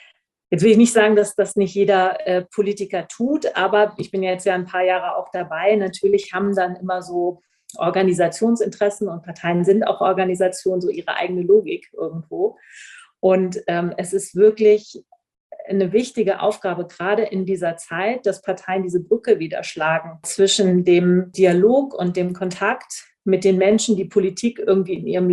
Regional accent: Oldenburg, Lower Saxony, Germany; also born or lived in Berlin / Frankfurt (Oder) / France; ursprünglich komme ich aus Oldenburg.

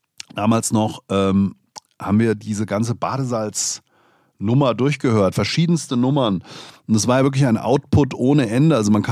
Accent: Hesse, Germany; Das war so eine Art hessischer Abend. Als Hesse war ich natürlich da vor Ort, das ist doch klar.

